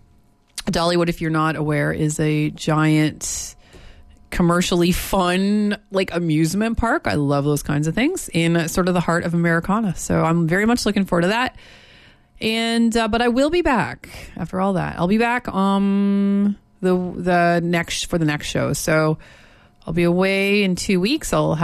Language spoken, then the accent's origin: English; Windsor, Ontario, Canada; now in Vancouver, Canada; So I'll be back on the 29th, but I'll be in Windsor, Ontario, which is my hometown, visiting the family.